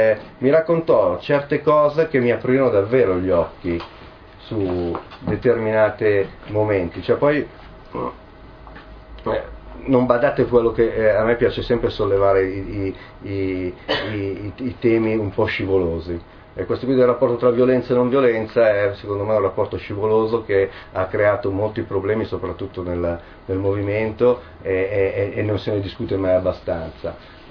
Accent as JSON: {"language": "Italian", "town": "Milan", "region": "Lombardy", "country": "Italy", "said": "forse perché sono anche di Milano"}